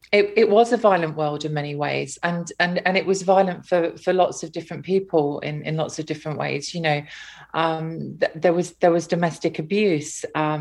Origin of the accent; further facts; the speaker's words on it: Hucknall, East Midlands, United Kingdom; Well, I hated my hometown growing up, and I was desperately, desperately unhappy